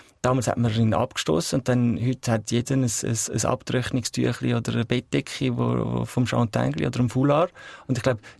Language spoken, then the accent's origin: German; Switzerland; die können wir als Schweizer Kulturschaffende und Vermittler auch fruchtbar machen